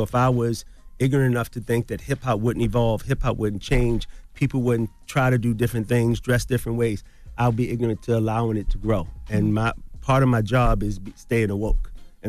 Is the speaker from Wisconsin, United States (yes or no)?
no; Baltimore, Maryland, United States; And you know, everybody knows my story, but I'm from Baltimore.